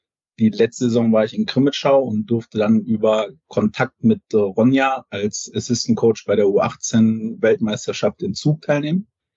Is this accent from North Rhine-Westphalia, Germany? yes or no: yes; Deilinghofen, North Rhine-Westphalia, Germany; Ich bin gebürtiger Deilinghofer. In der Nähe von Iserlohn.